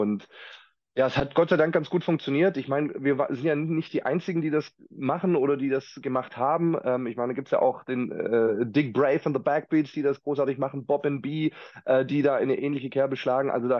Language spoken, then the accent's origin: German; Stuttgart, Baden-Württemberg, Germany; In Stuttgart, in meiner Heimat sozusagen.